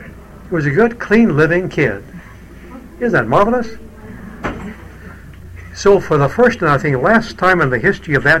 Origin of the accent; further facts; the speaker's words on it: Cleveland, Ohio, United States; But it's Cleveland, and most people in Cleveland, it happens to be my hometown, I think are baptized.